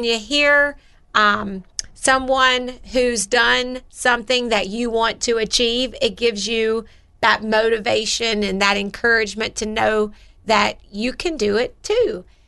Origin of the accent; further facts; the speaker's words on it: Mobile, Alabama, United States; I'm from Mobile, Alabama, so okay. I'm from down there.